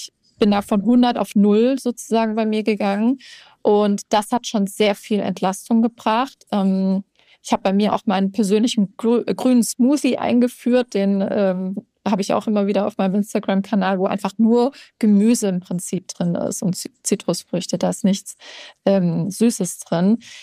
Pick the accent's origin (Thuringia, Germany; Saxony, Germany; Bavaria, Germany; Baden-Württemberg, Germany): Baden-Württemberg, Germany; ich bin im Schwabenländle in meiner Heimat unterwegs